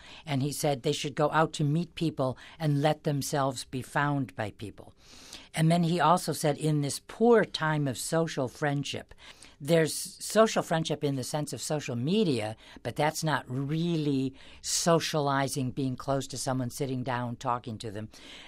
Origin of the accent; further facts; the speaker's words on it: United States; Well, it was fun to be in my home country and signing books and so forth in New York and Washington, a great, great visit.